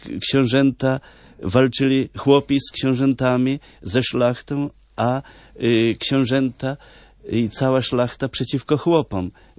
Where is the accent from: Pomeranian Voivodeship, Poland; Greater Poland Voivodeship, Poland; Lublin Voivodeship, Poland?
Lublin Voivodeship, Poland; pozdrawiamy i całą Lubelszczyznę, moją małą ojczyznę